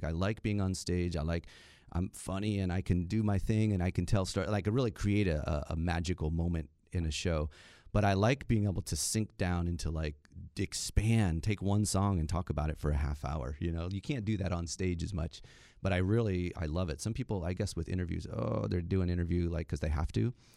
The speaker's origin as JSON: {"language": "English", "town": "Randolph", "region": "Ohio", "country": "United States", "tie": "born there", "said": "I was born near Kent, Ohio. Randolph, Ohio."}